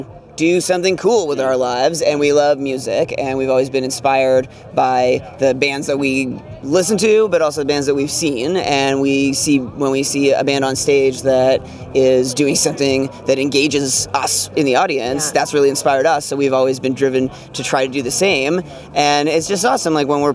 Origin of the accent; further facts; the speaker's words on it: Toronto, Ontario, Canada; Sure, we are from Toronto, okay. And this is our first time playing west of Ontario